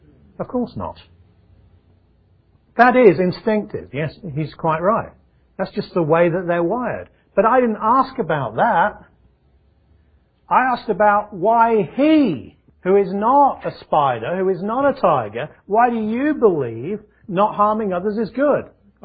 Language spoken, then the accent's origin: English; England, United Kingdom; I was raised in England, where that's what you were taught.